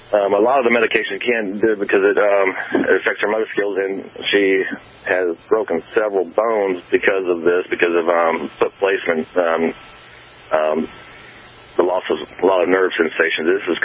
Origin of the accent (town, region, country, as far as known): Georgia, United States